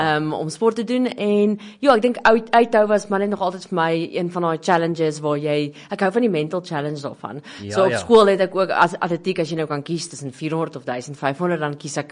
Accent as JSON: {"language": "Afrikaans", "town": "Christiana", "region": "North West", "country": "South Africa", "tie": "born or raised there", "said": "Ek is glad nie van Pretoria nie. Ek is van 'n klein dorpie, Christiana."}